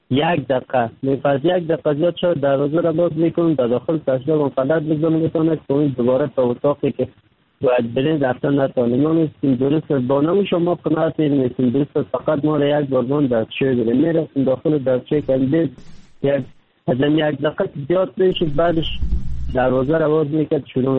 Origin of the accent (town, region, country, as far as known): Kabul, Afghanistan; now in Turkey